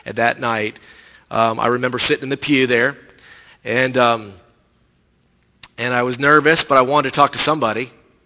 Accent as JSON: {"language": "English", "region": "South Carolina", "country": "United States", "tie": "born or raised there", "said": "I grew up in South Carolina. My dad is from Roswell, New Mexico."}